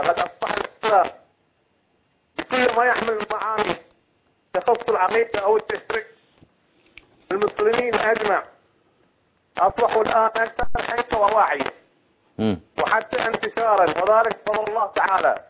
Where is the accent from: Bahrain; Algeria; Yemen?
Bahrain; لأننا أخطأنا خطأ كبيرا كبحرينيين وما زلنا نخطأ